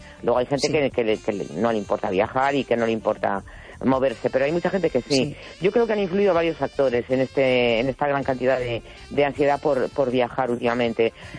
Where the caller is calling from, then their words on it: A Coruña, Galicia, Spain; de La Coruña.